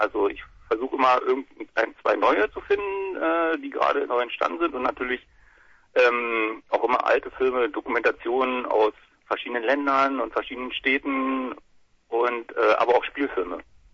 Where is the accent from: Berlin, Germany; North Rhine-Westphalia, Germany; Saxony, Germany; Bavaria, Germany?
Berlin, Germany; Und ich komme natürlich aus Berlin und freue mich darauf, dass wir das zum fünften Mal machen können.